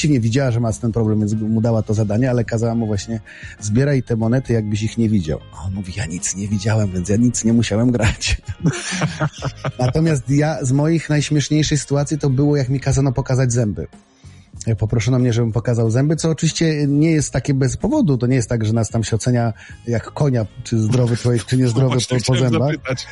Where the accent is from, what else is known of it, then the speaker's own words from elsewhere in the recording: Kraków, Lesser Poland, Poland; accent: Kraków dialect; więc ja staram się po prostu, żeby moja krakowska gwara nie zaważyła na mojej postaci